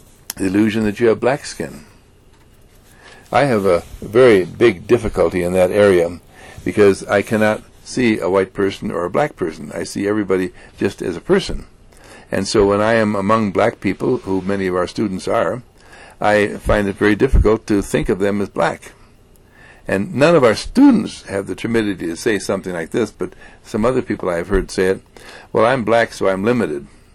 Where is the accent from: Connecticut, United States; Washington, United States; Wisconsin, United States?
Wisconsin, United States; Milwaukee; I'm from Milwaukee, Wisconsin, and we're